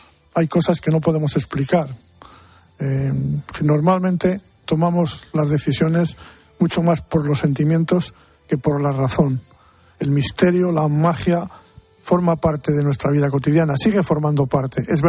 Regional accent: Miranda de Ebro, Castile and León, Spain; born there; Cuando yo nací, en Miranda de Ebro, todavía las mercancías se distribuían con coches tirados por caballos.

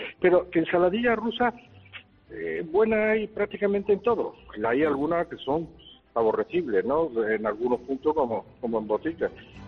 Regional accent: Málaga, Andalusia, Spain; yo soy de Málaga y viajo bastante

